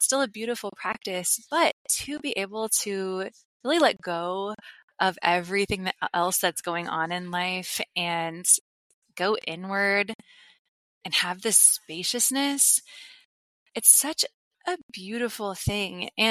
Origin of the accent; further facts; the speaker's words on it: Midwest, United States; I grew up here in the Midwest in the US. I didn't really know anybody who traveled internationally. I didn't have a passport.